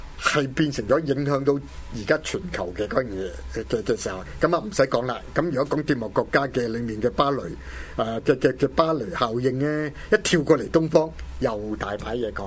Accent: Hong Kong; 尤其是我們香港人看的時候呢就很正

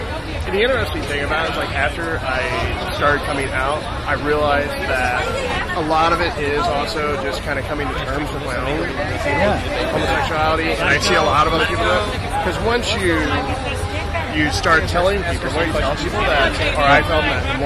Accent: Indianapolis, Indiana, United States; Growing up in Indianapolis, it was very, like Clark Kent versus Superman.

